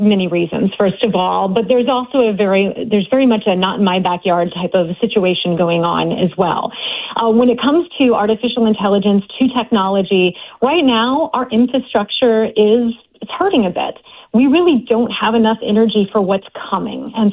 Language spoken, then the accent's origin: English; St. Louis, Missouri, United States; now in Washington, United States; I'm originally from St. Louis. My family lives there.